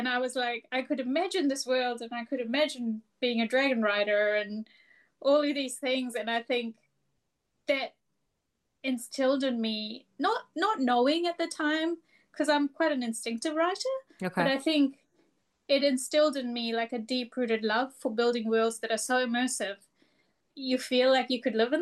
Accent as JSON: {"language": "English", "country": "Fiji", "tie": "born there", "said": "I was born in Fiji, and I remember the sound of, there's a lot of tin roofs there"}